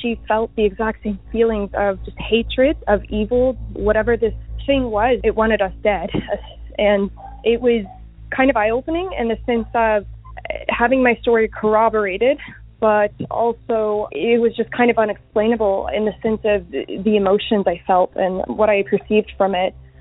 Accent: Houston, Texas, United States; I am from Houston, but this story takes place in Livingston, Texas.

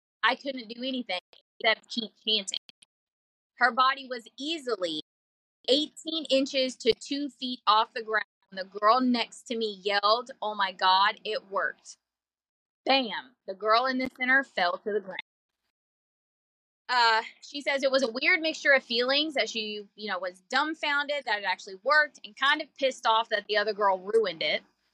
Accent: Atlanta, Georgia, United States; Other than the couple of years spent in South Georgia, I grew up in Metro Atlanta, so the idea of camping was really exciting.

